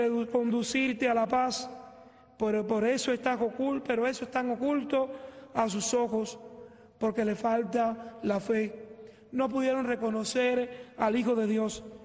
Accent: Cuba; Yo, como cubano

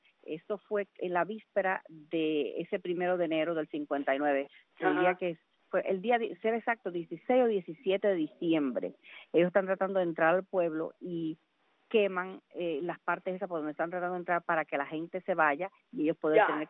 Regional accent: Holguín, Cuba; born there; yo nací en Holguín, que queda al norte de la provincia de Oriente.

